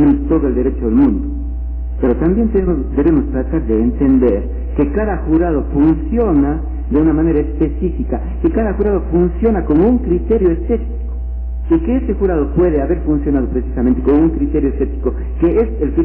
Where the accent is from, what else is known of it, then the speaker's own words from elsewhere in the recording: Cuenca, Azuay, Ecuador; aquello de decantar largamente de que somos la Atenas del Ecuador, cuando en muchas ocasiones hemos demostrado las claras que somos la Atenas del Ecuador